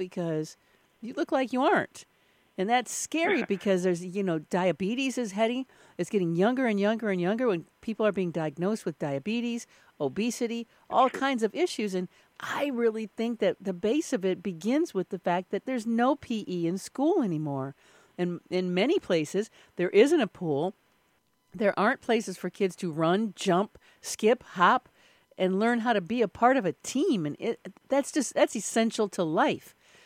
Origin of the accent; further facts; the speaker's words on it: Midwest, United States; now in California, United States; I grew up in the Midwest, between the Midwest and Mexico.